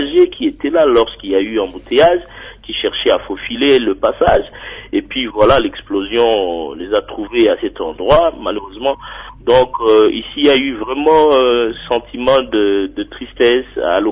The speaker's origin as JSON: {"language": "French", "town": "Madimba", "region": "Kongo Central", "country": "DR Congo", "said": "Moi-même qui vous parle, je suis ressortissant de Madima, Donc Madimba, c'est le territoire de mes parents."}